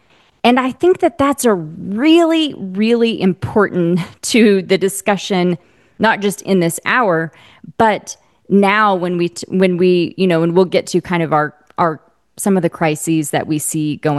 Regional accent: Oklahoma, United States; you and I talked pre-record about how I grew up in Oklahoma

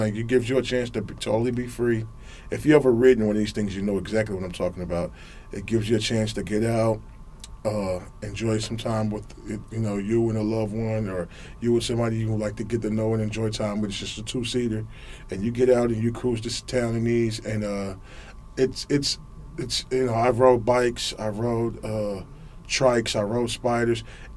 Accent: Little Rock, Arkansas, United States; I grew up in Little Rock.

